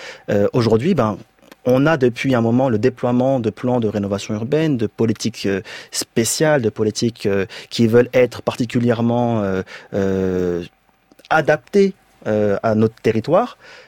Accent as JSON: {"language": "French", "town": "La Courneuve", "region": "Île-de-France", "country": "France", "tie": "born or raised there", "said": "même si je suis natif de la Courneuve, du 93, etc."}